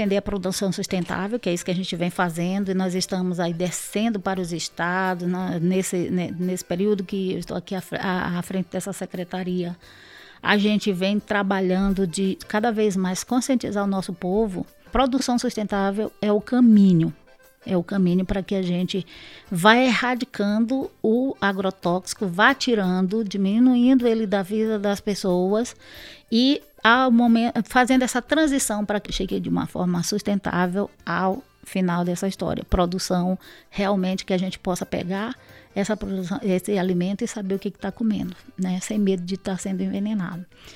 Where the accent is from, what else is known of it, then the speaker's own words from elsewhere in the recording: Maranhão, Brazil; Eu sou maranhense e a gente está vivendo a desgraça do Mato Piba.